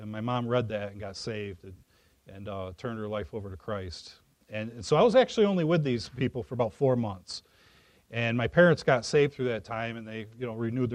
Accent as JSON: {"language": "English", "town": "Biloxi", "region": "Mississippi", "country": "United States", "tie": "born there", "said": "Air Force brat, born in Biloxi, Mississippi."}